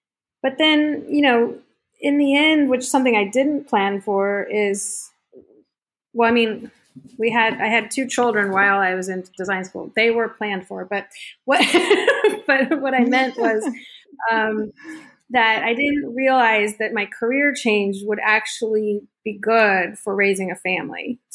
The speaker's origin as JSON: {"language": "English", "town": "San Diego", "region": "California", "country": "United States", "tie": "born or raised there", "said": "because growing up in San Diego, I always had taken Spanish classes, so didn't know any German."}